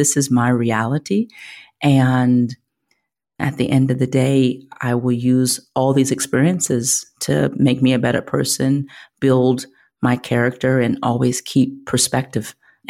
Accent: Pittsburgh, Pennsylvania, United States; But I was born in Pittsburgh. Most people don't know that.

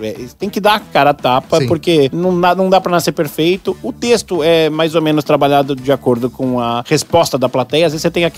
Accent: São Paulo, Brazil; Lembram que eu sou de São Paulo

